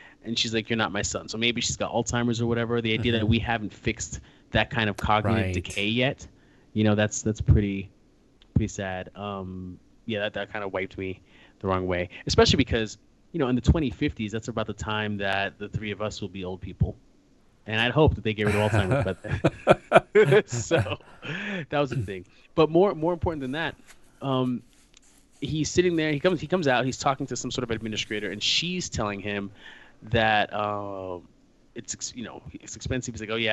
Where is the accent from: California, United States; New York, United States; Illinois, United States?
New York, United States; as a New Yorker, that was a very visually pleasing bit right there.